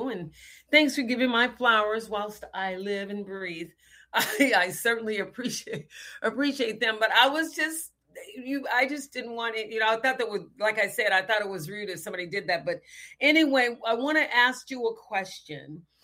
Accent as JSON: {"language": "English", "region": "Texas", "country": "United States", "said": "I told him I was from Texas."}